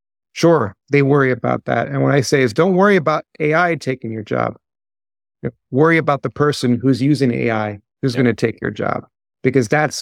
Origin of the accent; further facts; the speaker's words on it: London, United Kingdom; also born or lived in Paris, France / Barcelona, Spain / Virginia, United States / Providence, United States; now in United States; I grew up in Europe. I was born in London, lived in Paris and Barcelona, and immigrated to the States.